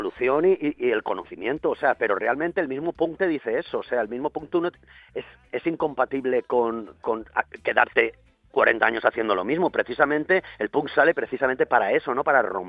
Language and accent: Spanish; Valencian Community, Spain; y yo, ¿cómo vascos? Somos valencianos.